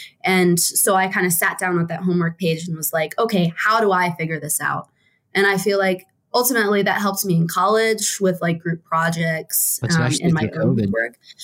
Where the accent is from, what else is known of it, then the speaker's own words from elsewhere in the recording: East Coast, United States; also born or lived in West Virginia / Pittsburgh; Oh, no. Yeah, I am from the East Coast. It's kind of funny. I did a mini circle around the East Coast in terms of where I lived. So I was born in West Virginia.